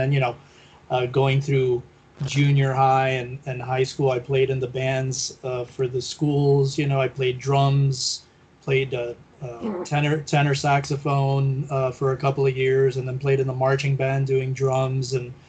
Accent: Miami, Florida, United States; now in Los Angeles, United States; I'm originally from Florida, from Miami. And I ended up, you know, coming to Los Angeles, which is something that I always knew that I was going to do.

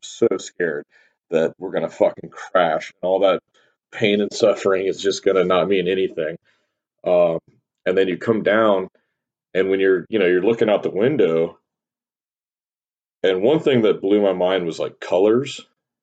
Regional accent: Indiana, United States; I'm from Indiana, but it's aesthetically, it's borderline depressing.

